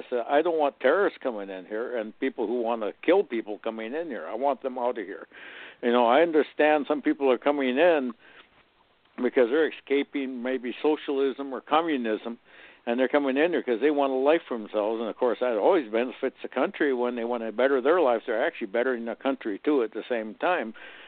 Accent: North Dakota, United States; born there; But I was raised here. I was born here in the USA. I was born in North Dakota. And I was raised here.

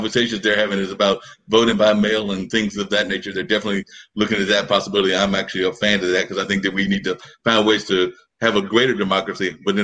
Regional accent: United States; I remember growing up in Warren County, where they dumped serious chemicals all up around Warren County and Southern Virginia.

